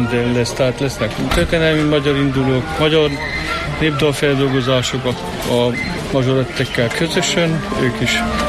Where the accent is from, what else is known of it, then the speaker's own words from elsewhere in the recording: Kézdivásárhely, Covasna, Romania; És székelyek vagyunk jobban.